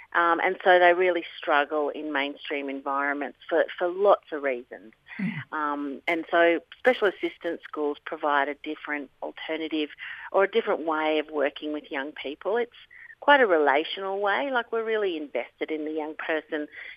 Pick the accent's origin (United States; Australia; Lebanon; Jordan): Australia; Australian Capital Territory; born there; So I was born on Ngunnawal country, but I'm one of those people that don't actually know.